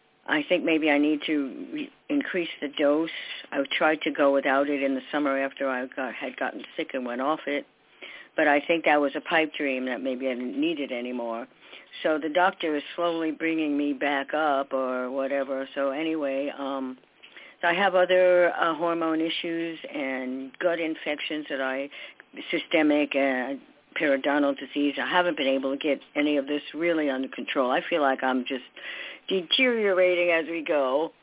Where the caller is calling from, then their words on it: New York, United States; from New York.